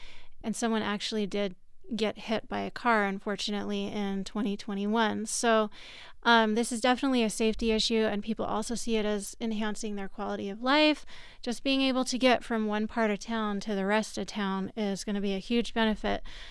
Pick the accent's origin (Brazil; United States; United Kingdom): United States; Bisbee, Arizona; born there; ultimately I'm doing this for the residents of Bisbee, and I was born in Bisbee.